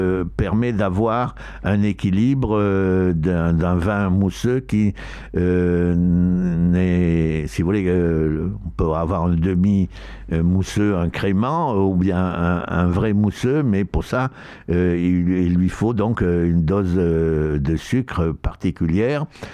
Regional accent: Bordeaux, Nouvelle-Aquitaine, France; dans la mesure où je suis bordelais

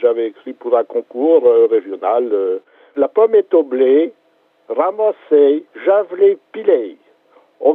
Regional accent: Pléboulle, Brittany, France; now in Pleurien, France; je suis originaire d'une petite commune à l'est de Saint-Brieuc. Je suis natif de Pléboule, du canton de Matignon, et actuellement j'habite une commune limitrophe qui s'appelle Pleurien.

